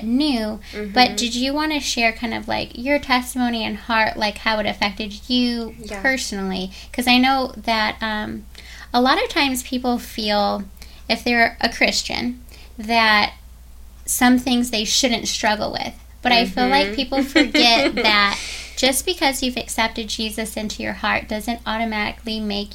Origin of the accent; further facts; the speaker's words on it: Tucson, Arizona, United States; because I was born and raised actually in Tucson, Arizona.